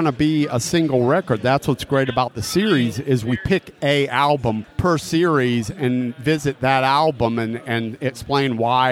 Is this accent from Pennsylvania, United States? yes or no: no; Florida, United States; I grew up in Florida